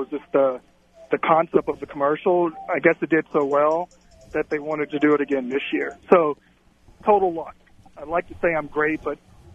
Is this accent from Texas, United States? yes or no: no; Baton Rouge, Louisiana, United States; moved away as an adult; now in Arizona, United States; No, I'm from Baton Rouge.